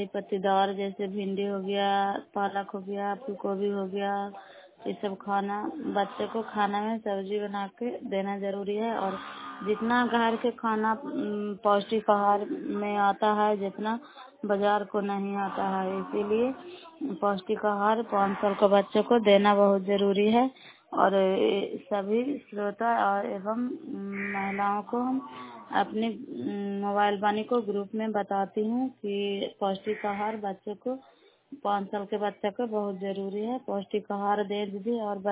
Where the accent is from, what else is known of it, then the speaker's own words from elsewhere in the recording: Nalanda, Bihar, India; नालंदा जिला कराबा ब्लॉक के निवासी हूँ।